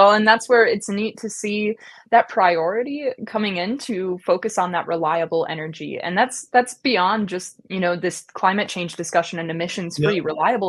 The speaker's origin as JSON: {"language": "English", "region": "Wisconsin", "country": "United States", "said": "you're from the upper Midwest, I'm from Wisconsin, right?"}